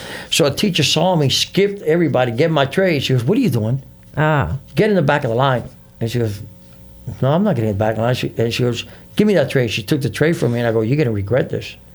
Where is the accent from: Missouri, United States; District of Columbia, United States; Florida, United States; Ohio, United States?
Florida, United States; Carol City; why am I selling drugs in New York and in Puerto Rico when I grew up in Carroll City in a black neighborhood?